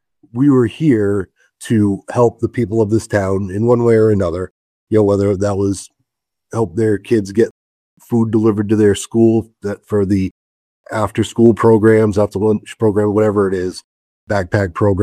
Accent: Biddeford, Maine, United States; And this town, I grew up here in Biddeford, and it always treated me well. I went to school here, graduated here. I've lived here.

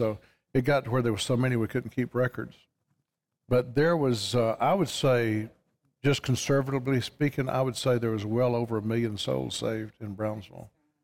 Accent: Ireland; You know, and I said, yeah, I'm Irish. They said, oh, no, you're not Irish. You're Scottish.

